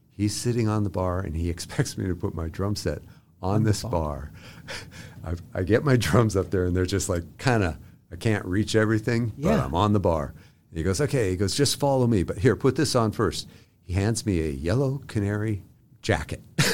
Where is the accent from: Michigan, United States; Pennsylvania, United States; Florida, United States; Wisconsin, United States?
Pennsylvania, United States; Erie; I probably turned red more than anybody else. I was from Erie.